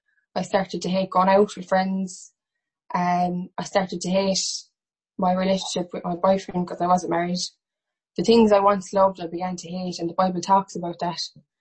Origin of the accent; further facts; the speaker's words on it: Limerick, Munster, Ireland; I'm born and bred in Limerick all my life. I was raised a Catholic.